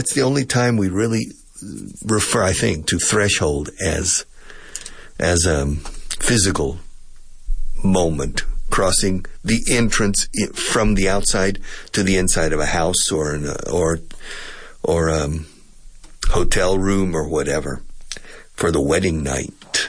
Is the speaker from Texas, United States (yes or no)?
yes; Texas, United States; I grew up in Texas. And so I grew up in an area with a lot of Tex-Mex food.